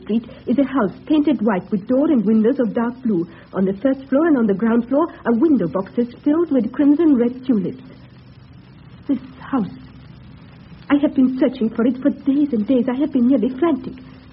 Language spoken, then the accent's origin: English; Austria; English is a second language; No. No, I am from Austria.